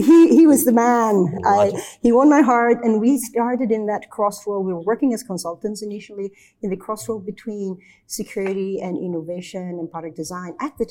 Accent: Sweden; now in United States; At the time, I lived in Sweden. I was born here in the U.S. I grew up in Sweden.

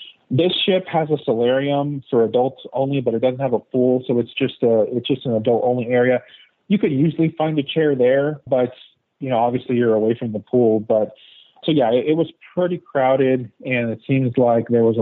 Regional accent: Texas, United States; We're from Texas, so we got a lot of Mexican down here.

